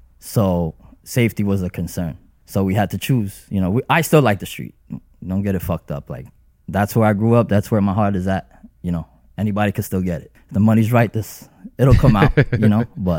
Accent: New Jersey, United States; Yes. Okay. Born and raised in Jersey.

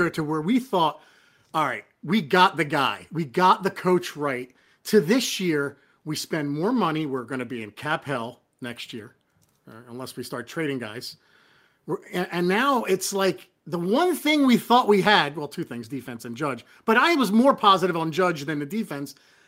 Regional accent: New Jersey, United States; I'm from New Jersey.

